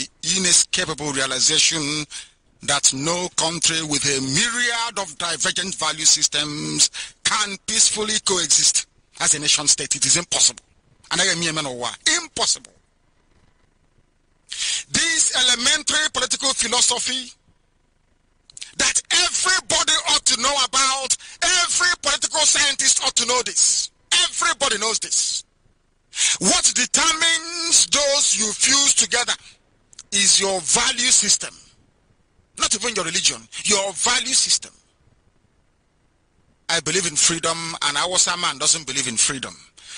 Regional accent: Nigeria; If I go to drink beer, you say I'm a Nigerian, but I cannot go to Kano to drink beer openly.

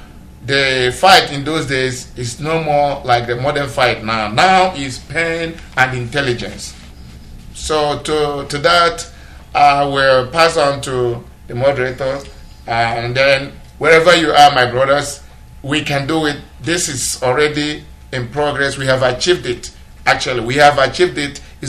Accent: Amuriomanze, Imo, Nigeria; also born or lived in San Francisco Bay Area; now in Atlanta, United States; I'm from Amuriomanze in Isu local government area of Imo State. I live in Atlanta, recently moved from San Francisco Bay Area, having lived there for a couple of years now.

